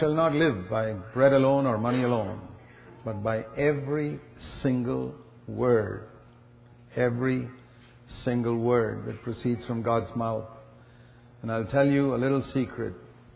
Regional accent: India; born there; I remember when I was born in the Orthodox Church in India. I was baptized as an infant.

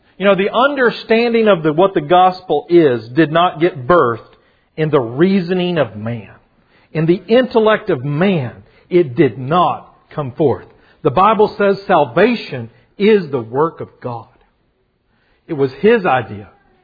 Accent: United States; But as an American, sometimes doesn't that just grate at our culture, you know?

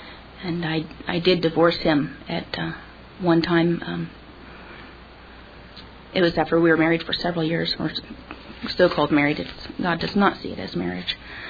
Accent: California, United States; I grew up in California, and it's a very liberal place.

